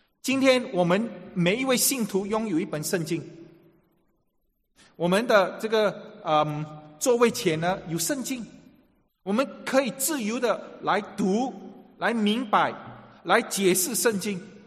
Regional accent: China; 我们中国人更不看不懂这个拉丁文啊

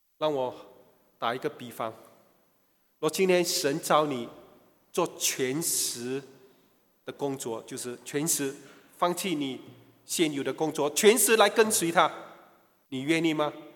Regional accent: China; 他到中国去学习当地的语文习俗，把福音传给我们中国人。

